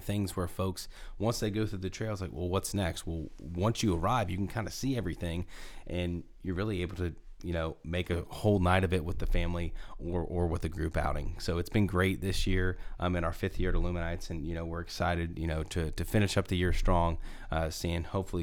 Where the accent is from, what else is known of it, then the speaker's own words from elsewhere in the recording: Bonsack, Virginia, United States; There's a few really nice ones near where I grew up in Bonsack behind the Walmart that are actually synced up to music that are really, really cool.